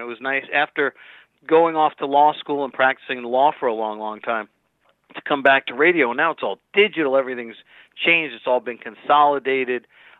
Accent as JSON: {"language": "English", "region": "New York", "country": "United States", "said": "and of course I'm a New Yorker, so we know shtick"}